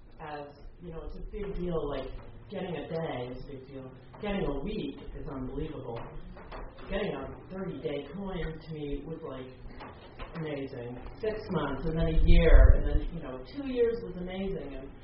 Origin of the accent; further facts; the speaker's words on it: Litchfield, Connecticut, United States; born there; So I'm an alcoholic, and I was born in Litchfield, Connecticut.